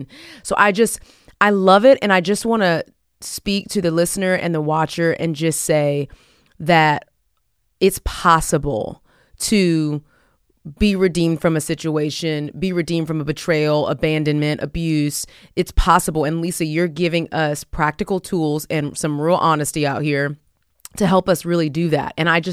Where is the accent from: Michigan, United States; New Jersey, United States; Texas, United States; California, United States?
Texas, United States; I'm from Texas, baby.